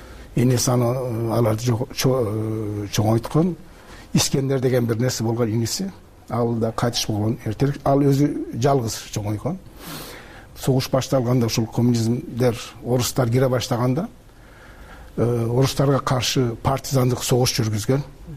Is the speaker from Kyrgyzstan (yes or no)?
no; Turkey; Биз ошол жерде дүйнөгө ошол жерде чоңойдук.